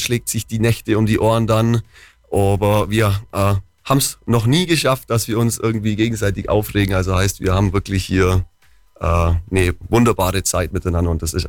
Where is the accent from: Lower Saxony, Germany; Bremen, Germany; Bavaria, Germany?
Bavaria, Germany; Wir sind alle Allgäuer, das ist definitiv.